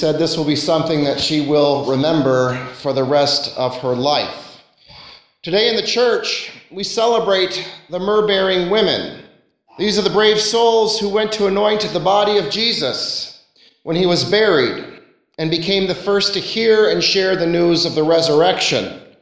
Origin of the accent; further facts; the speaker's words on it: California, United States; Church I grew up in California, we had two men, both wonderful, faithful men of God.